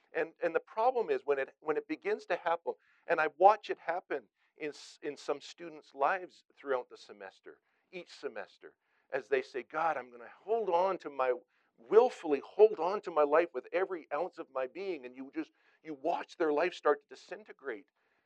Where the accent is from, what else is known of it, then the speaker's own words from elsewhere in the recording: Vancouver, British Columbia, Canada; Now, bear in mind, I grew up in Vancouver.